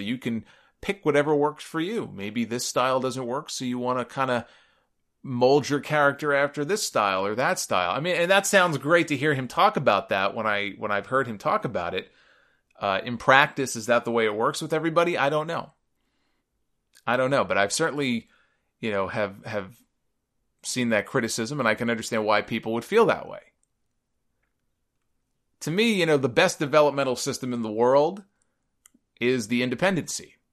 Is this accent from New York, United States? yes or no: yes; Canarsie, New York, United States; from Canarsie, my hometown, that's where I grew up.